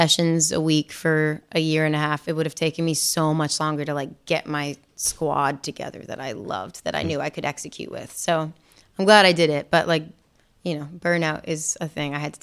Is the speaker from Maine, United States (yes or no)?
yes; Maine, United States; I really resonated with the story he was telling, with just like growing up in Maine.